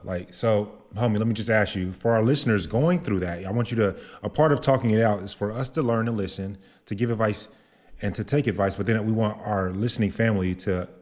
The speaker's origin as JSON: {"language": "English", "region": "Texas", "country": "United States", "said": "I'm from Texas. Football is just what we do in Texas, right?"}